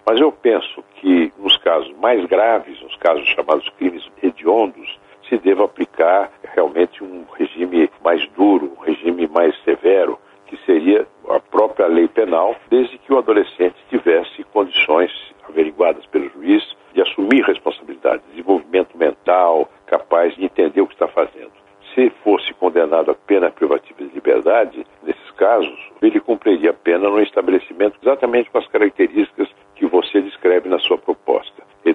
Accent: São Paulo, Brazil; O caso de São Paulo, meu estado natal

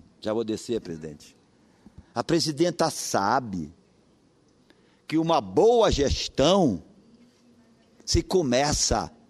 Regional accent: Marajó, Pará, Brazil; Nasci no Marajó, nasci na pobreza, me criei na pobreza.

